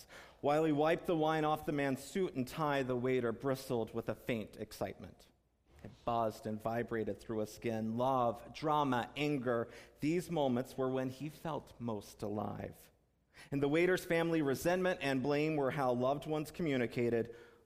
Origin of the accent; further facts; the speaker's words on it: North Carolina, United States; I grew up in North Carolina, and each summer we would go to a theme park called Carowinds.